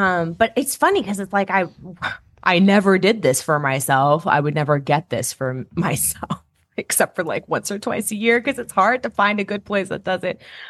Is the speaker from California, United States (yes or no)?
yes; California, United States; like as a Californian, I'm like, yeah, that's part of our identity.